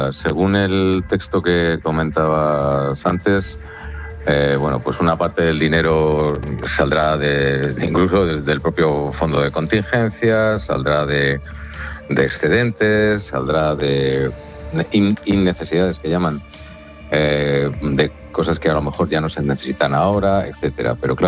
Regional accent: Spain

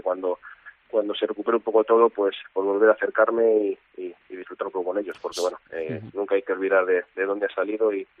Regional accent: Palencia, Castile and León, Spain; aquí a unas semanas me acerque por allí y disfrute de mi tierra

